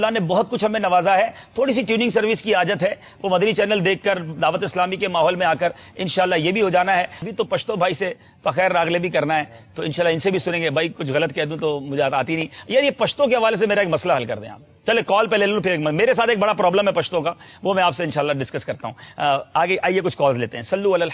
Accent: Pakistan; مدینے دیکھنے والے سنو, یہ بھی ہمارے وطن پاکستان ہے.

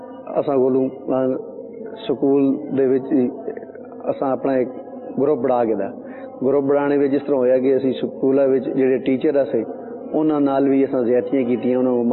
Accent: Muzaffarabad, Azad Kashmir, Pakistan; مظفر آباد کشمیر کا رہنے والا

